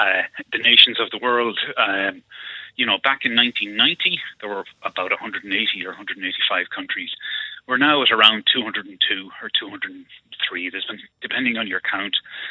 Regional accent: Ireland; you know, even as Irish people to our past

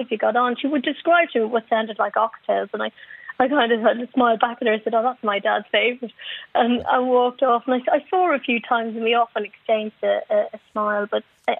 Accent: Dublin, Leinster, Ireland; I'm from the Liberties, actually, in Dublin.

